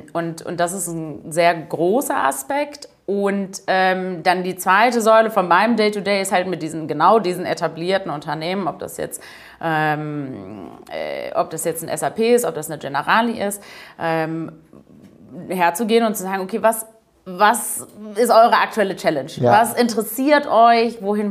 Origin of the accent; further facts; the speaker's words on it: Leipzig, Saxony, Germany; also born or lived in Munich; Also, gebürtig München, bin aufgewachsen in Leipzig, habe dann in Bayreuth studiert.